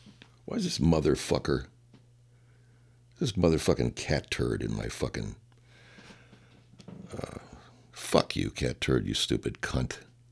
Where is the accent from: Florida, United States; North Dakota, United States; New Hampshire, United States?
North Dakota, United States; that's because I come from North Dakota.